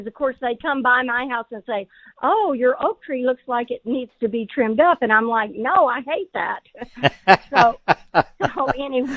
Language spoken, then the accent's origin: English; Edna, Texas, United States; As a kid growing up in Edna, Texas, there was a neighbor next door to us that had a plum tree that had lots of small little reddish plums on it.